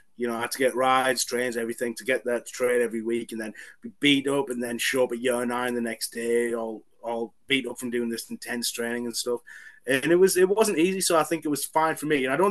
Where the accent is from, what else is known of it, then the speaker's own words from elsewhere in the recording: North East England, United Kingdom; Where I grew up in Teesside, it was more like, you weren't hitting the people with trays at lunchtime.